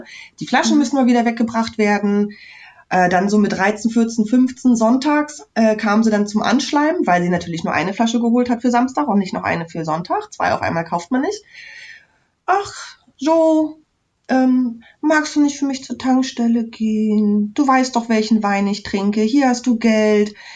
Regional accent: Mecklenburg-Vorpommern, Germany; ich komme aus MacPom, ja, 90er Jahre, Tristesse, grau, langweilig

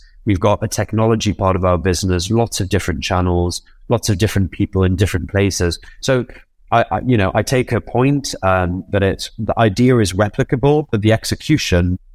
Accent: Newcastle, North East England, United Kingdom; I'm not Italian. I'm a Geordie. I'm from Newcastle.

